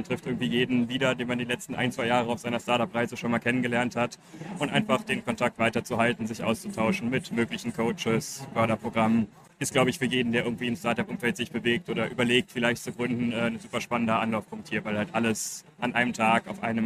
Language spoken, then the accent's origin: German; Duisburg, North Rhine-Westphalia, Germany; Ich bin ja auch gebürtiger Duisburger und aus dem Ruhrgebiet somit.